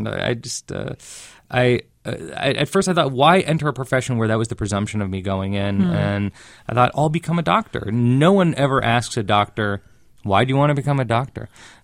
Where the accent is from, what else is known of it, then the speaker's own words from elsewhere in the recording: Beverly Hills, California, United States; I could not have had a more fortunate upbringing. I grew up in Beverly Hills, of course, and that comes with privilege and arrogance.